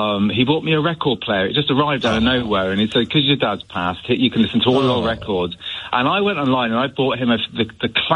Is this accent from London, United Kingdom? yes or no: yes; Wimbledon, London, United Kingdom; also born or lived in Dubai; I'm the gay from Wimbledon